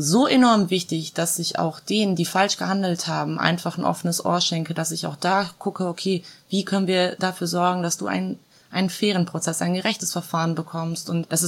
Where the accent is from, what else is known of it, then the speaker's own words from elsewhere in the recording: Croatia; first language Croatian; German is a second language; ich konnte die Sprache immer schon, das ist halt auch meine Muttersprache, aber ich dachte, ja gut, das ist halt Kroatisch, ne?